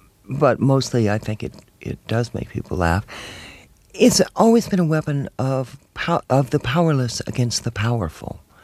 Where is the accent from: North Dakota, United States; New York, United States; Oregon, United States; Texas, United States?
Texas, United States; I mean, that's just where I grew up in East Texas before the Civil Rights Movement